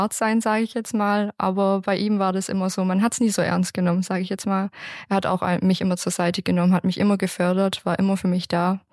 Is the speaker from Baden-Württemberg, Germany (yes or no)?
yes; Schwäbisch Gmünd, Baden-Württemberg, Germany; Ja, also ich bin in Schwäbisch Gmünd geboren und aufgewachsen. Das ist in der Nähe von Spreitbach, sage ich jetzt mal.